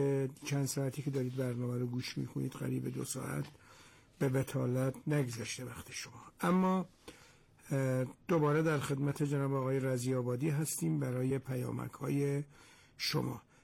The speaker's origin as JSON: {"language": "Persian", "town": "Esfarayen", "region": "North Khorasan", "country": "Iran", "said": "از شهر خودمون اسفراین بزرگ"}